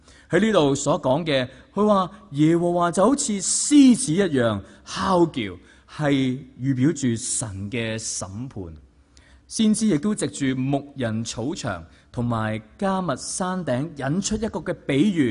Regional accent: China; 我们作为中国人都很记得这一幕的情景，

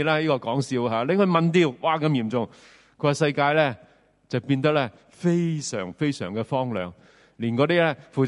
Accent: New Territories, Hong Kong; 我记得我细个喺新界长大，

